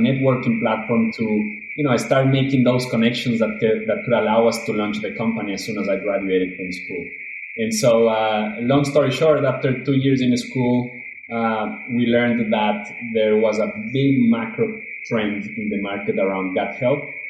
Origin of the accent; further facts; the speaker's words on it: Ecuador; English is a second language; moved away as an adult; now in Boston, United States; I'm originally from Ecuador, as you may have noticed from my accent. I've been in and out the country for the past, you know, 15 years, but in 2016, I moved to Boston to pursue my MBA. So I went to Babson College.